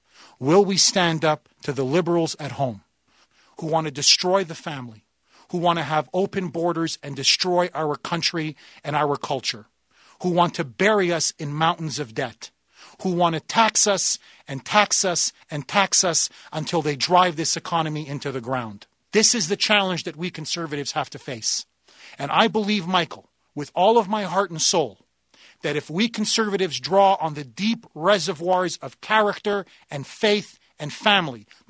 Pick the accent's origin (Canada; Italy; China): Canada; now in United States; I am originally from Canada. And the reason why I came to America is because of Ronald Reagan.